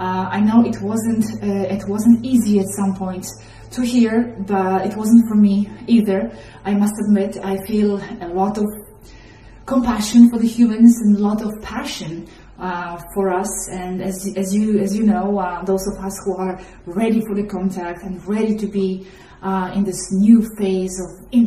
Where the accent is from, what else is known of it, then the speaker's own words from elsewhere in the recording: Poland; English is a second language; moved away; I'm from Poland originally, and I have left Poland, I left Poland 20 years ago, more or less.